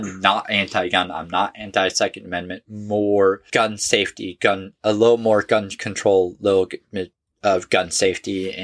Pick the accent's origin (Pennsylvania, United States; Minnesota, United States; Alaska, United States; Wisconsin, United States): Alaska, United States; I grew up in Alaska. I was raised around guns.